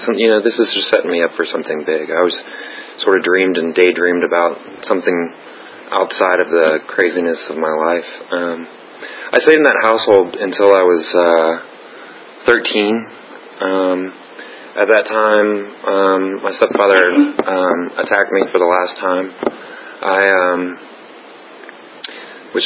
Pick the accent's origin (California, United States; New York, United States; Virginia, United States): Virginia, United States; Smithfield; I grew up in Smithfield, Virginia. It's a tiny little town, ham capital. Down in Hampton Roads.